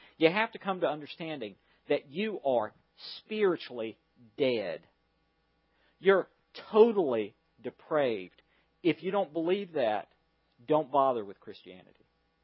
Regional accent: the South, United States; I know. I grew up in the South.

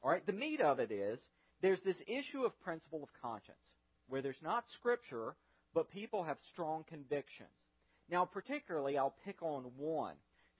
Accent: the South, United States; you know, at my family, growing up in the South in the middle of July, it was 100 degrees

